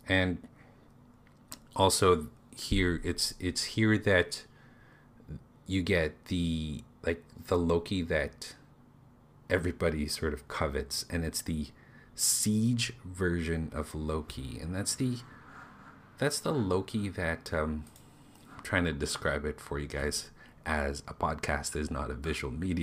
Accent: Canada; now in Thailand; So I own this figure, but I had it sent to my hometown, which is in Canada.

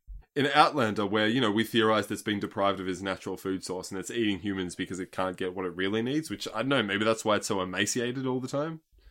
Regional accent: Australia; moved away as an adult; now in Germany; So moving to Germany, I emigrated from Australia permanently when I was 23.

